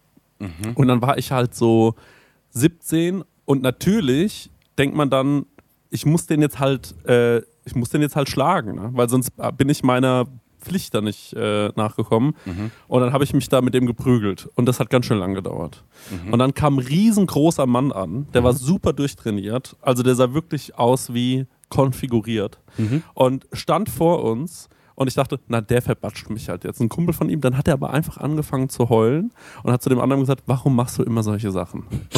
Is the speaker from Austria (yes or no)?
no; Goldbach, Bavaria, Germany; Wir haben früher in Goldbach, gab's, da wo ich herkomme, ne?